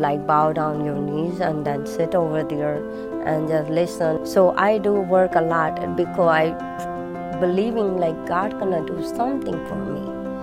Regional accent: India; English is a second language; now in United States; And I'm from India. I was from Sikh culture. I came in America in 1998.

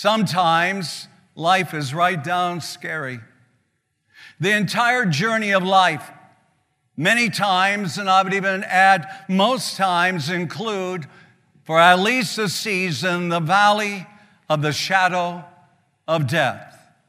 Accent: the Dakotas, United States; It's called a hollow in our part of the country where I grew up in the Dakotas.

